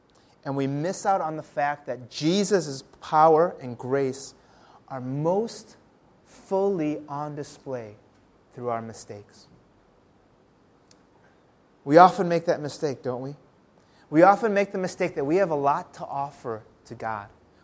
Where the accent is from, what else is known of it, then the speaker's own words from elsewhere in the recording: United States; I grew up where I struggled with my identity because I look Asian, but I grew up in the United States in a neighborhood where there were no other Asians.